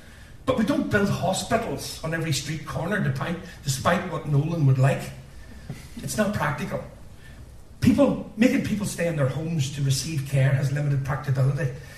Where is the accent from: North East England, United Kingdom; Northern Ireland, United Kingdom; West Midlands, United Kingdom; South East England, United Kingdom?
Northern Ireland, United Kingdom; Belfast; I'm from East Belfast Protestant stock that created it